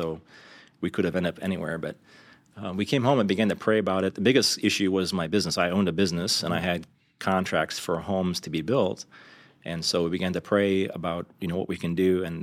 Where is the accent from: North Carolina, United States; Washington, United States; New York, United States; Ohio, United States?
Ohio, United States; So my background, I'm from Ohio. Originally, that's where I was born and grew up.